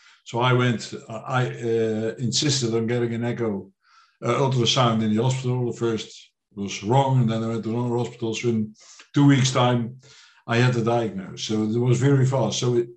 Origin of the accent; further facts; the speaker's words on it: Netherlands; I'm from the Netherlands, from Europe.